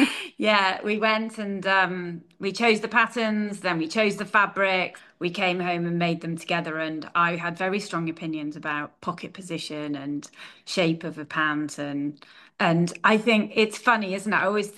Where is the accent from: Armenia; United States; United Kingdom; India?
United Kingdom; North West England; But yes, I grew up on the Pennines above Manchester.